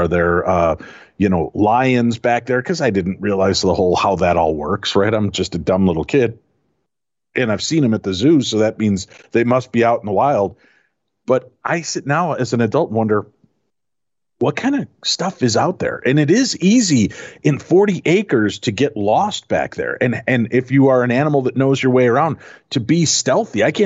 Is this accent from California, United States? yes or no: no; Chicago, Illinois, United States; I said when I grew up in Chicago, but my grandparents owned 40 acres in Alabama